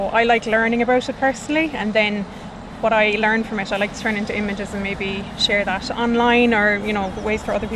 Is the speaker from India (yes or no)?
no; Tralee, County Kerry, Ireland; I'm from just outside Tralee and still living here, so very much kind of part of the area.